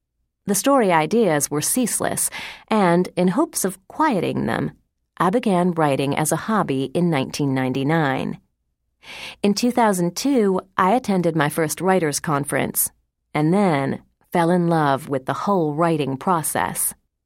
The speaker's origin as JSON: {"language": "English", "town": "Washington", "region": "District of Columbia", "country": "United States", "tie": "born there", "said": "I was born in Washington, D.C., the youngest child in a family of four."}